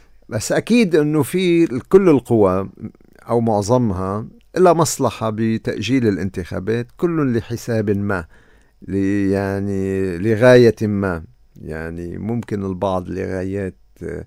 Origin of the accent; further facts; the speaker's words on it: Lebanon; بتمنى كلبناني ومثل كتير من اللبنانيين